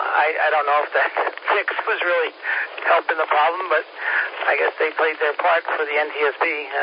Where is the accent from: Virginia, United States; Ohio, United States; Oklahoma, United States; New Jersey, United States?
New Jersey, United States; No, I was born and raised in Jersey, but I've been out of there for so long that I have a little bit, not too much left.